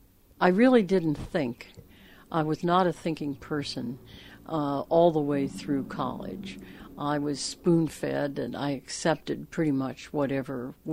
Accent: Johnstown, Pennsylvania, United States; I grew up on a small farm in western Pennsylvania. The closest town was Johnstown.

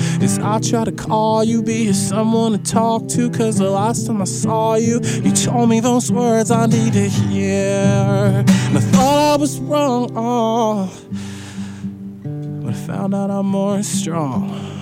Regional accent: New Jersey, United States; now in Easton, United States; I tell people I'm from Jersey because that's what my bio says, even though I live in Easton.

